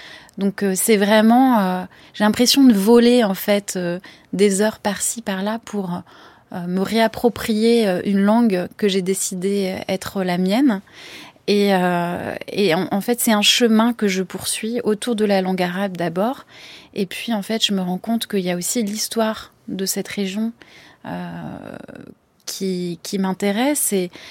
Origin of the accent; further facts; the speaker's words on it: France; parce que j'ai grandi en France et c'est dans ce pays que je suis ancrée et où je vis au quotidien.